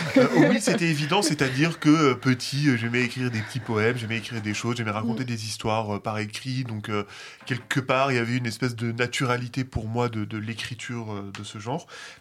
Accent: Bethlehem, West Bank, Palestine; also born or lived in Jerusalem; je suis né à Jérusalem, mais j'ai grandi à Bethléem. Pardon. Je suis de Bethléem, en effet. Enfin, je suis bethléemitain très profondément.

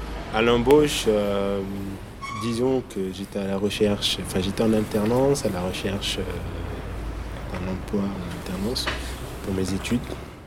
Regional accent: France; Malgré que je suis français, mais d'origine algérienne.

